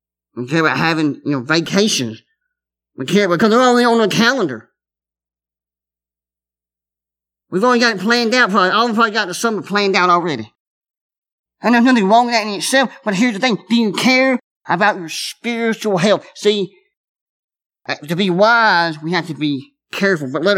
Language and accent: English; Alabama, United States; Now, I'm not a big hunter, but I grew up in Alabama, and I did used to deer hunt some.